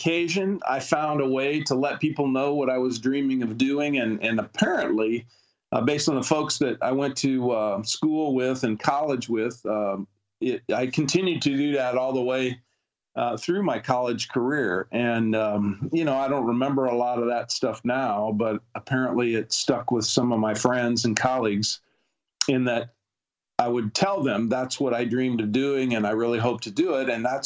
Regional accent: Ashland, Nebraska, United States; And so in my hometown of Ashland, Nebraska, a very small town in the southeast corner of the state

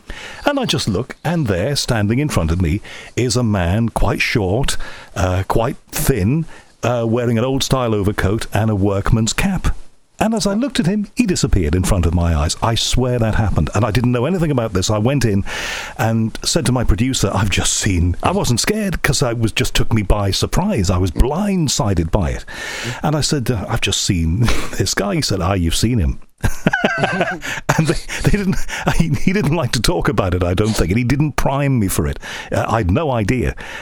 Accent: Liverpool, North West England, United Kingdom; accent: Liverpool; now in South of England; I've been down in the South for years, and my accent changed, and I'm not quite as Liverpool as I used to be

